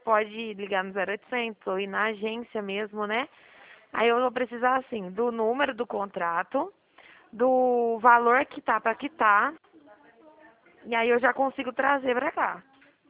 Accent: São Paulo, Brazil; eu sou aqui do estado de São Paulo

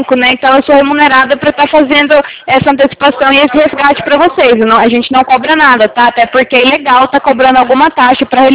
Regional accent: Presidente Prudente, São Paulo, Brazil; Eu sou aqui de Presidente Prudente

